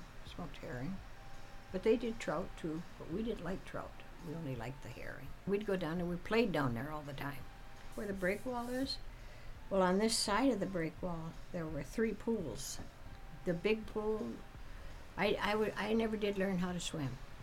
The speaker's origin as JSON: {"language": "English", "town": "Grand Marais", "country": "United States", "tie": "born there", "said": "I was born here on December 25, 1932."}